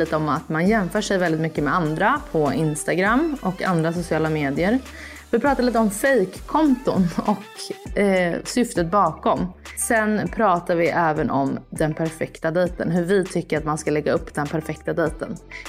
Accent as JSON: {"language": "Swedish", "country": "Sweden", "said": "Men nu äter jag ju middag 6. Jag är svensk."}